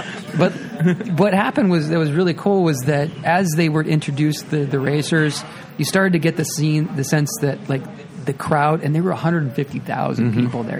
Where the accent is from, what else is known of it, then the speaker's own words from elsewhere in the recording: Iowa, United States; I remember when I was very, very little, growing up in Iowa, my dad's uncle, so they were much older than I was, they would watch NASCAR on the Sun.